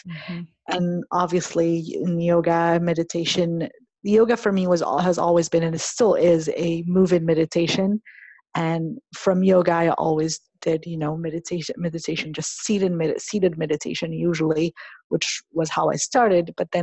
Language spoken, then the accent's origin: English; Morocco; moved away; I was born and raised in Morocco. I was brought up as a Muslim.